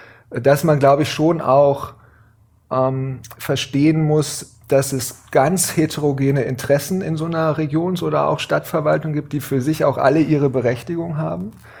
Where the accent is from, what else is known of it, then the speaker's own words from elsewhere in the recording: Gifhorn, Lower Saxony, Germany; also born or lived in Berlin; now in Hanover, Germany; Und dann bin ich aufgewachsen, groß geworden in Gifhorn und bin zum Studieren nach Hannover gekommen. Ja. Also ich bin etwa mein halbes Leben jetzt Hannoveraner, war noch mal einen kurzen Moment, ein paar Jahre in Berlin, aber seit Studium mit dieser einen Unterbrechung in Hannover.